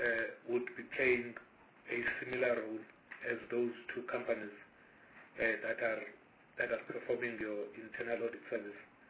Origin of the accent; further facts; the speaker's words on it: Alice, Eastern Cape, South Africa; I am from the Eastern Cape, in Alice, Amatole area. There are a number of forests in my area, which would be Balfour, Hawksburg, Amatole Mountain Range